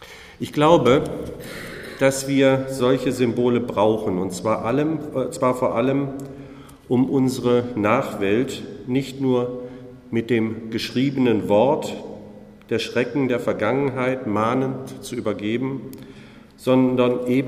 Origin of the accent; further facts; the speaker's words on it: Ravensburg, Baden-Württemberg, Germany; bei uns daheim in Ravensburg